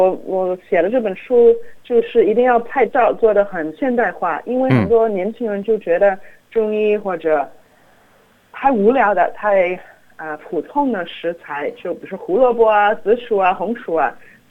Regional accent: China; 为什么我们中国人就糖尿病啊

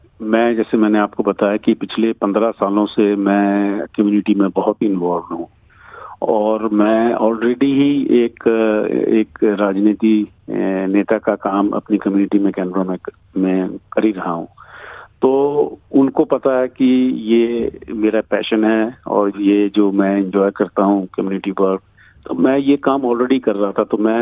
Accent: Nagaland, India; तो मैं उसी क्षेत्र से हूँ, यरबी जो एक जगह है गंगालैंड

